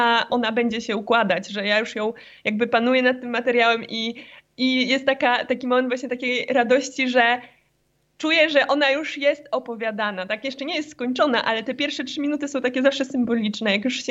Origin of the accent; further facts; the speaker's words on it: Warsaw, Masovian Voivodeship, Poland; now in Bialystok, Poland; przyjechałam z Warszawy do Białegostoku na studia